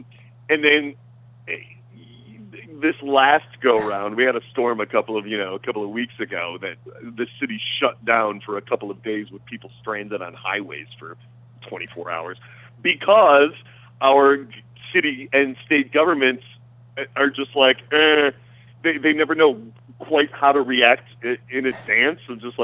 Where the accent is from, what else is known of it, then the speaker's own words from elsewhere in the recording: Detroit, Michigan, United States; Trust me, I grew up in Detroit, so I laugh at it along with you, all of us great Northerners.